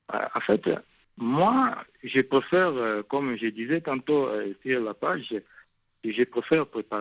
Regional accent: DR Congo; now in Uganda; Vous savez, en tant que Congolais, nous avons notre façon de préparer la nourriture

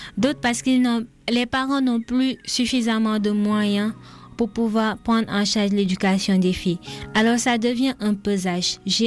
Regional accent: Sédhiou, Senegal; Je suis née et j'ai grandi en Casamance, en particulier dans la région de Sédhiou.

